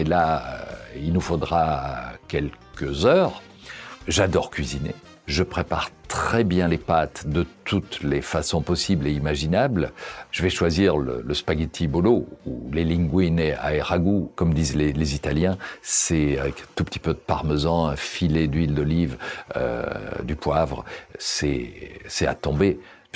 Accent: Brussels, Brussels-Capital Region, Belgium; Je suis né à Bruxelles. J'y vis, j'y travaille. C'est une drôle de ville qui est très, très, très attachante.

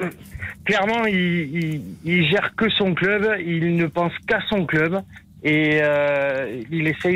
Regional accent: Saint-Étienne, Auvergne-Rhône-Alpes, France; en tant que Stéphanois, on est plutôt fiers

